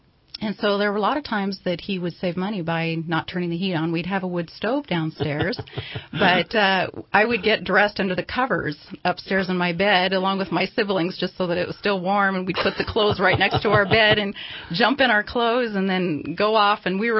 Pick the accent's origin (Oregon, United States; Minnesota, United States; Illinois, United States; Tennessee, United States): Oregon, United States; Albany; born there; now in California, United States; Yes, I was born in Albany, Oregon in 1966, and met my husband, and then we moved here to California.